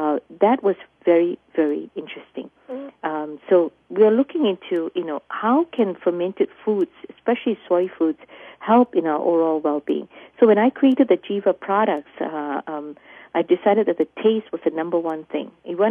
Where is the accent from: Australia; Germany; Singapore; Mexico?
Singapore; now in United States; when I was raised in Singapore, and 75% of the population on Singapore, for those of you who don't know, in fact, now it's close to 80% of the population is ethnically Chinese. So although I'm an American citizen right now